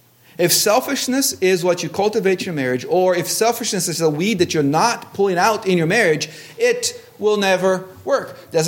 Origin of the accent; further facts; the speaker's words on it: Brazil; but growing up in Brazil, you have these little pots of goo stuff